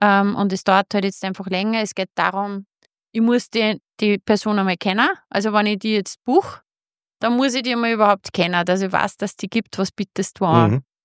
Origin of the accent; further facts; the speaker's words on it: Austria; bei uns in Österreich ist das ja ganz anders geregelt.